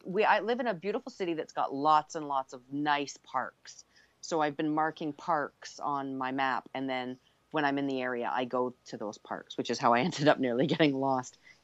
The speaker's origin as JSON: {"language": "English", "country": "Canada", "said": "I'm very Canadian."}